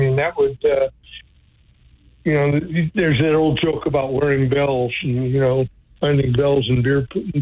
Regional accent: Missoula, Montana, United States; I grew up in the South Side as well, on the last two blocks of Reserve Street, as a matter of fact.

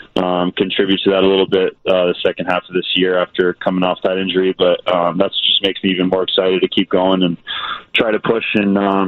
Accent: Columbus, Ohio, United States; born or raised there

